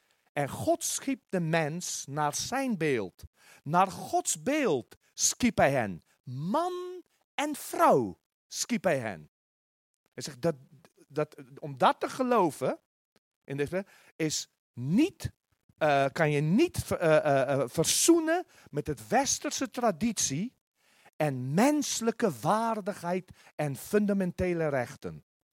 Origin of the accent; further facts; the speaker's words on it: South Africa; now in Netherlands; ik ben 1988 uit Zuid-Afrika gekomen, dus dit is inmiddels al bijna volgend jaar, februari, is het al 32 jaar geleden.